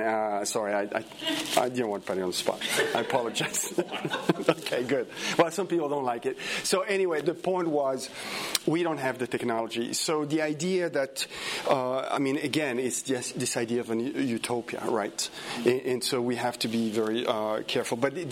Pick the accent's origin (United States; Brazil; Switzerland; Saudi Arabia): Switzerland; I'm from Switzerland, so meters for me it's better.